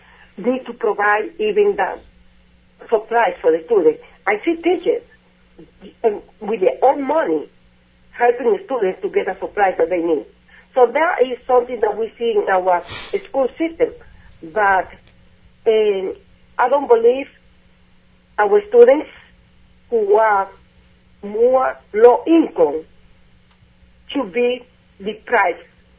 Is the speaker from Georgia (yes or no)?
no; Dominican Republic; now in Lynn, United States; Well, I came from Dominican Republic a very long time ago, in the early 1980s.